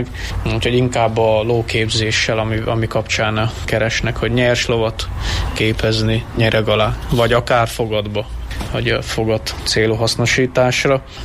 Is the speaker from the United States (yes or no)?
no; Szentábrahám, Harghita, Romania; also born or lived in Odorheiu Secuiesc / Cristuru Secuiesc; én Székelyudvarhelyen születtem, Szent Ábrahámon nevelkedtem, és úgy költöztünk Székelykeresztúra